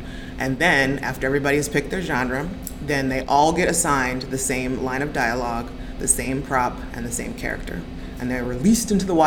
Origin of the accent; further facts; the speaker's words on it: Toledo, Ohio, United States; now in Pittsburgh, United States; Toledo, Ohio.